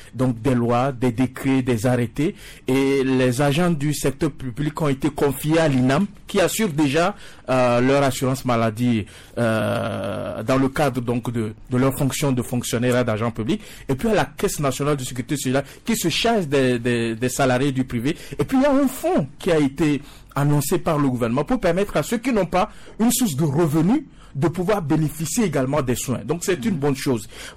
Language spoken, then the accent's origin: French; Togo; Et puisque nous sommes des Togolais, et puisque tout ce qui se passe sur le territoire togolais, nous concerne tous